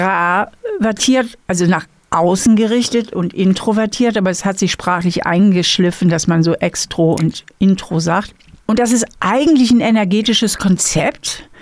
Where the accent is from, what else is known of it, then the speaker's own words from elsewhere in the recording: Germany; now in Switzerland; Also als Deutsche würde ich sagen, jemand legt mir einen Text vor und dann würde ich vielleicht sagen, nee, tut mir leid, das können wir so nicht machen. Na, da bräuchte ich in der Schweiz nochmal 5 Vorsätze davor